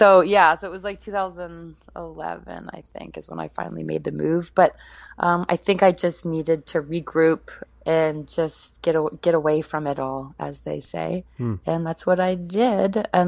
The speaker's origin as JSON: {"language": "English", "town": "Guelph", "region": "Ontario", "country": "Canada", "tie": "born or raised there", "also_born_or_lived": "Orillia", "said": "Of Orillia, which is my hometown before Guelph became my hometown at 12 years old."}